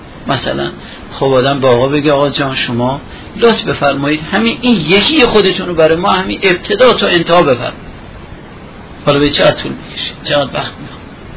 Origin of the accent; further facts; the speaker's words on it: Amol, Mazandaran, Iran; من آمولی هستم، آمول مردم آمول